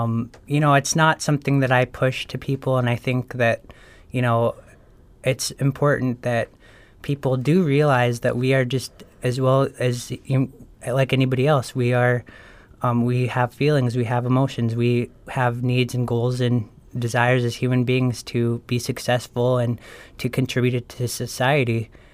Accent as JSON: {"language": "English", "town": "Dillingham", "region": "Alaska", "country": "United States", "tie": "born or raised there", "said": "You know, I think my hometown, Dillingham, has been very kind, and I come from a very loving family and people."}